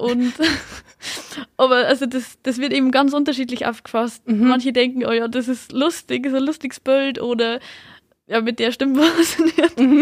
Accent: Mitterteich, Bavaria, Germany; Also ich komme aus Mitterteich, da ist alles nur ein bisschen bäuerlicher, wenn man so will.

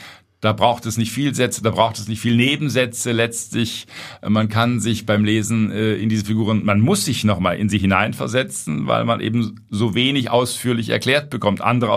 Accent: Baden-Württemberg, Germany; Ich als gebürtiger Schwabe kann das in gewisser Weise natürlich nachvollziehen.

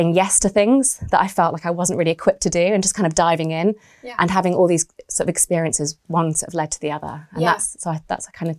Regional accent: Scotland, United Kingdom; And I grew up in Scotland

